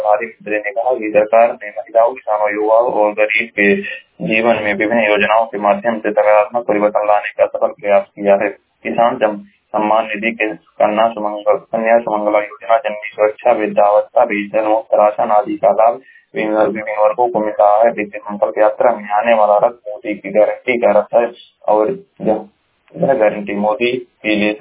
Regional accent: Maharajganj, Uttar Pradesh, India; मैं जिला महाराजगंज का निवासी हूँ।

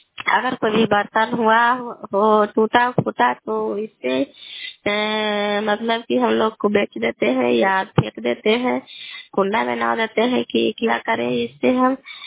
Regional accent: Chandi, Bihar, India; घर कल्याणपुर वाली, बिरसी पंचायत, प्रखंड चंडी, जिला नालंदा का निवासी हूँ।

